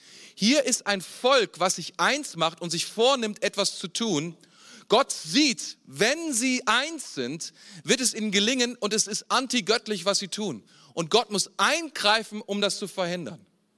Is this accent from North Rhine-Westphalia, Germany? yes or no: no; Mainz, Rhineland-Palatinate, Germany; Da, wo ich herkomme, aus Mainz, gibt es sehr wenige Regentage.